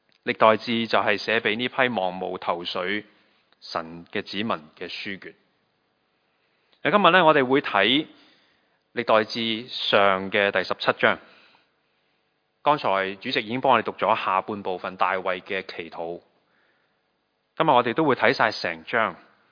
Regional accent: Hong Kong; 对我们香港人来说

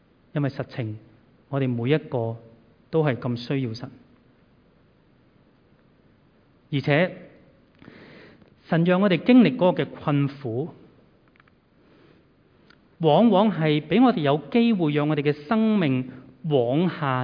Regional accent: Guangdong, China

